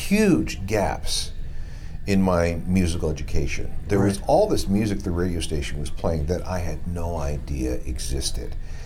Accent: Winnipeg, Manitoba, Canada; It was October 3rd of 1986 when I arrived. And I came from Winnipeg.

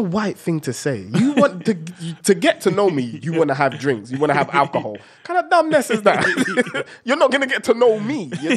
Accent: Tottenham, London, United Kingdom; Remember, I'm from Tottenham, bruv.

